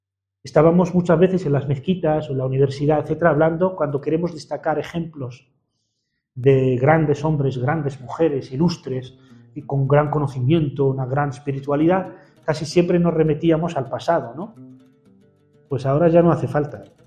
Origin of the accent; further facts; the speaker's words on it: Spain; Y eso para nosotros, como españoles o como europeos